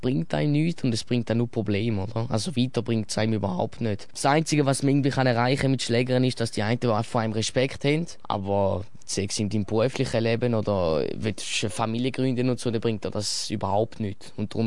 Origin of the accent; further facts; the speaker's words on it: Matzingen, Thurgau, Switzerland; ich komme aus Matzingen. Ich bin von Thurgau.